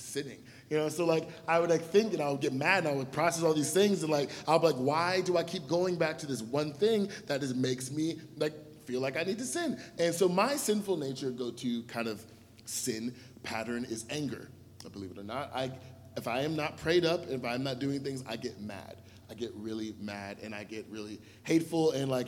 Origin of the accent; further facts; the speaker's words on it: Columbus, Ohio, United States; I lived there during my junior and senior year of high school, which is why I say I'm from Columbus